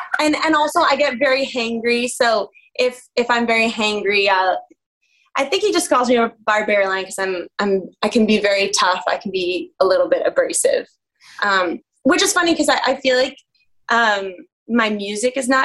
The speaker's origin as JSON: {"language": "English", "region": "Northeast", "country": "United States", "tie": "born or raised there", "said": "I grew up in the Northeast. I did not grow up to listening to country music at all."}